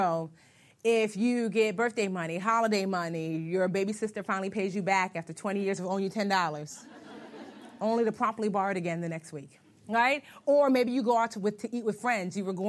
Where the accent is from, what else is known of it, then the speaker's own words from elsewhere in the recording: New Jersey, United States; I'm from Jersey, so we get all the seasons.